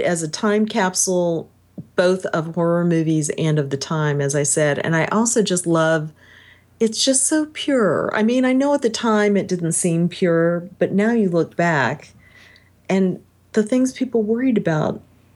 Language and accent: English; Kansas, United States; And it was so Midwestern. I grew up in Kansas